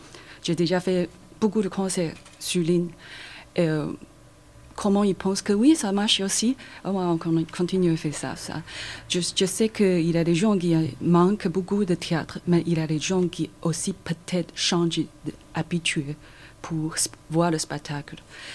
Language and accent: French; Taiwan; French is a second language; Oui, en fait, je viens de Taïwan et dans mon pays